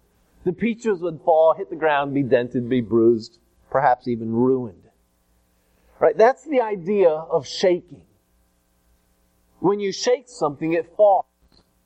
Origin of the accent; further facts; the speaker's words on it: Tulsa, Oklahoma, United States; I've told you about the peach trees we had growing up in Tulsa.